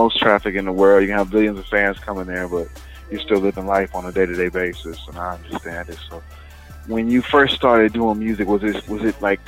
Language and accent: English; Akron, Ohio, United States; I'm from Akron, Ohio, where like LeBron James grew up.